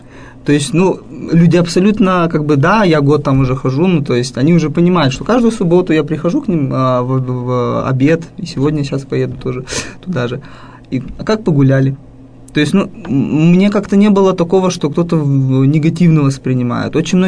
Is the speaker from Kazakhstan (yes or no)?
yes; Kazakhstan; в том числе у меня очень много друзей мусульман, родом я из Казахстана, да.